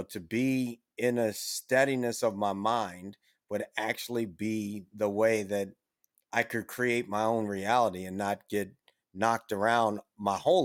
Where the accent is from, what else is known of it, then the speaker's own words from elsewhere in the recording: Washington, District of Columbia, United States; also born or lived in Baton Rouge, United States; Well, you know, I'm very fortunate that when we moved from Baton Rouge, Louisiana over to Washington, D.C., my parents wanted to put this high energy kid in sports.